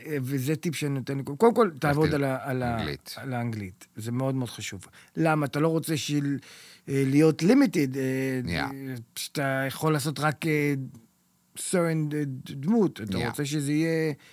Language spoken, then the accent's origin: Hebrew; United States; also born or lived in Israel; אני נולדתי בישראל, אבל אני גדלתי באמריקה מגיל 9